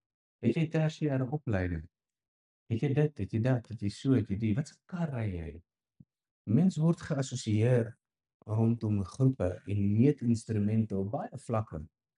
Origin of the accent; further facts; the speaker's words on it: Brits, North West, South Africa; Ek mag my grapie maak, want ek kom van Brits af.